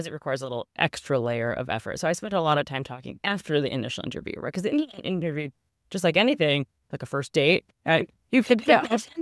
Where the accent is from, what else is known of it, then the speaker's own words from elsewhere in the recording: Illinois, United States; also born or lived in Massachusetts / New York / Oregon; I grew up in the Chicago suburbs, and then I was at Harvard for my undergraduate, and then I went to Columbia for medical school